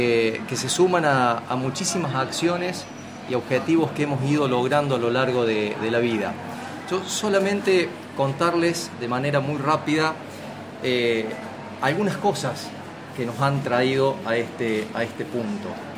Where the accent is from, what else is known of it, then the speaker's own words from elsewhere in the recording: Argentina; Vengo de un barrio, yo crecí en el Villa Carlos. ¿Sí? Vengo del Villa Carlos, del Nicolás Avellaneda. Yo vivía allí en la calle Urtubey, entre Vélez Arfiel y Jujuy.